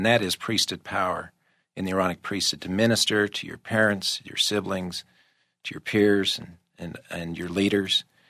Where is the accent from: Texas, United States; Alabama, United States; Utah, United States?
Utah, United States; Bountiful; We're both from Bountiful, Utah, originally, and we actually lived in the same neighborhood as children.